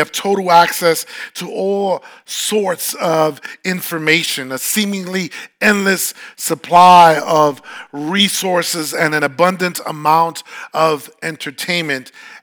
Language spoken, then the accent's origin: English; New York, United States; Born and raised in New York. That's where the good pizza's at.